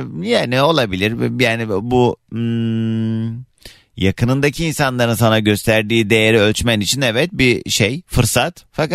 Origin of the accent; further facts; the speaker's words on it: Küçükçekmece, Istanbul, Turkey; born there; Küçükçekmece doğumluyum ben.